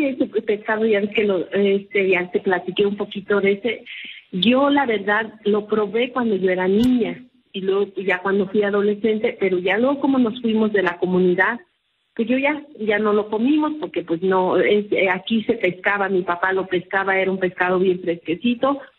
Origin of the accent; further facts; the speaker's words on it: Michoacán, Mexico; la cocina tradicional indígena de mi pueblo, de Michoacán